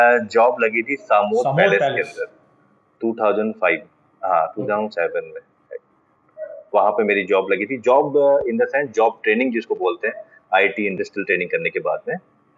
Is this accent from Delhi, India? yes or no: no; Jaipur, Rajasthan, India; मैं बेसिकली अल्मोड़ा से बिलोंग करता हूँ, और लेकिन मैं जयपुर में ही मेरा जन्म हुआ और यहीं पर मैं पला बड़ा, और मोस्टली मेरी जो स्कूलिंग हुई, एजुकेशन हुई, मेरी यहीं पर हुई है.